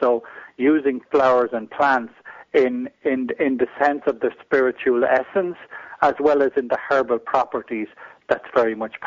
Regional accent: Ireland; So in Ireland, I happen to be, you know, I'm native Irish from that sense. So, and I'm very connected. I grew up on a farm here, so I've been very connected with the land.

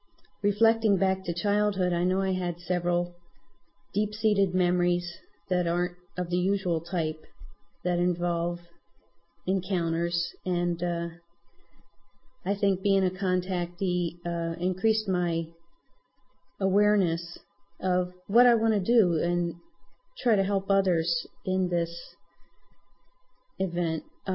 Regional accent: New Jersey, United States; Greetings. … I'm from New Jersey and recently moved to the Midwest

